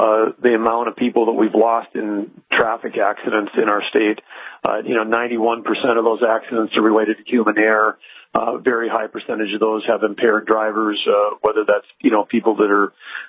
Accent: Arthur, North Dakota, United States; I mean, in my hometown, Arthur's got about 350 people

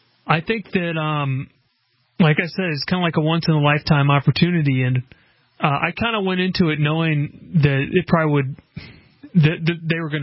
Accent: the South, United States; people might judge me because of, I came from the South or whatever, you know what I mean? Because I'm an American

